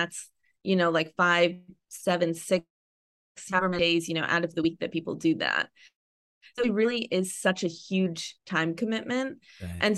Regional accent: Northeast, United States; born or raised there; now in Los Angeles, United States

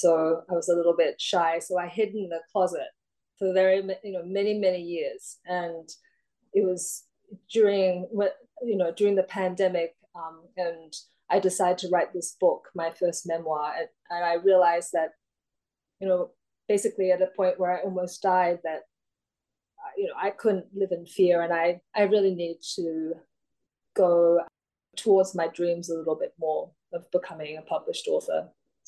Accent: Australia; And also because I'm Australian, right?

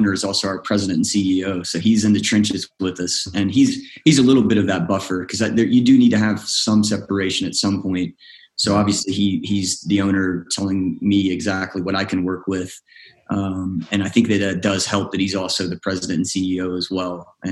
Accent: South Carolina, United States; I can't agree with that, being someone who's from South Carolina, but I understand why you say it.

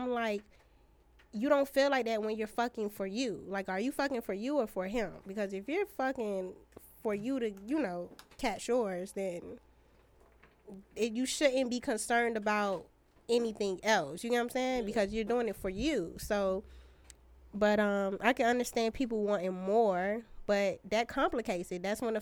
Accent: Miami, Florida, United States; now in Broward, United States; I live in Miami. Well, I'm from Miami, but I live in Broward. I'm from Miami.

